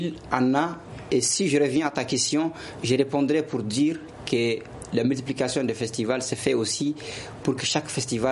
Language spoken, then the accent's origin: French; Timbuktu, Tombouctou, Mali; Donc ce festival, oui, ça redonne aussi confiance aux partenaires surtout vers chez nous, à Tombouctou